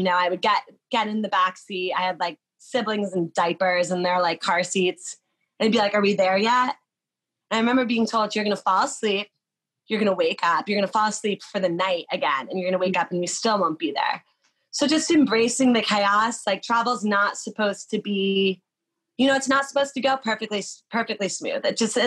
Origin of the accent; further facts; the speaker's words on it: New York, United States; I grew up outside of New York City.